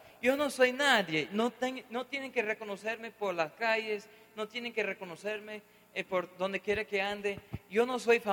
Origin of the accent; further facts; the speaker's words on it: United States; now in Colombia; No sé cómo ha sido acá en Colombia, pero en mi país, en los Estados Unidos, pues hace años, hace 100 años más